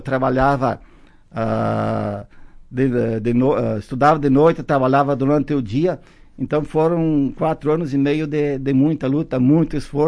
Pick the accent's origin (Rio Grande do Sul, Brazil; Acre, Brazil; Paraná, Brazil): Rio Grande do Sul, Brazil; Marau; born there; Sim, eu nasci em Marau, na Vila Constante Fuga hoje, né? Venho de uma família muito humilde, descendentes de italianos, né? Eu venho de uma família de 8 irmãos